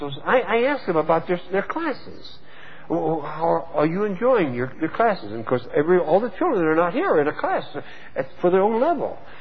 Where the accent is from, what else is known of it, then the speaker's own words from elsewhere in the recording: Texas, United States; When I was a little boy, I was born and raised in Texas